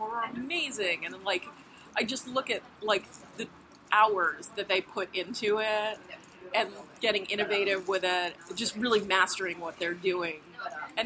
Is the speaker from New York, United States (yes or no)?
yes; Manhattan, New York, United States; I grew up here in Manhattan. And I always joke, like, we didn't have state fairs in Manhattan.